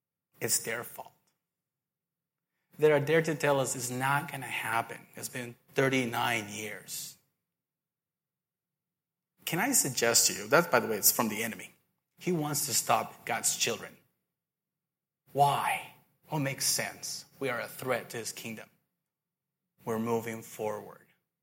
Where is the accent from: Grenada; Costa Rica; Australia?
Costa Rica; English is a second language; moved away; When I moved here from Costa Rica, that's where I'm from, if you haven't noticed my British accent, that was a joke.